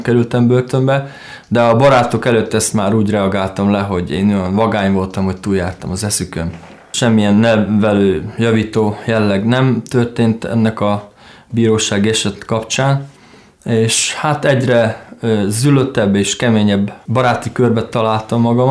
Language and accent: Hungarian; Berehove, Zakarpattia Oblast, Ukraine; és Kárpátaljáról származom, Beregszász városából. 1973-ban születtem, augusztus havába.